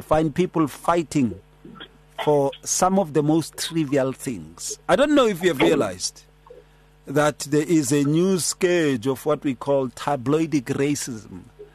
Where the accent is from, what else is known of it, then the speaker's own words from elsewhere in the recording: South Africa; born there; Ever since I was born here in South Africa